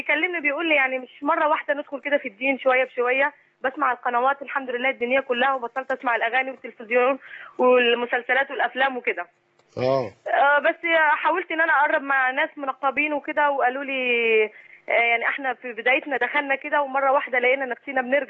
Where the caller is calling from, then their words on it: Aswan, Aswan Governorate, Egypt; انا بتكلم من اسوان